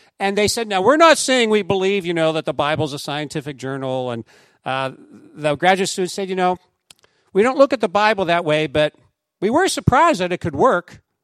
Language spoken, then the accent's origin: English; Pennsylvania, United States; And I remember in my hometown, there's this little stream, Sandy Lick Creek, okay? My wife says I come from a hick town because we call it Sandy Lick Creek.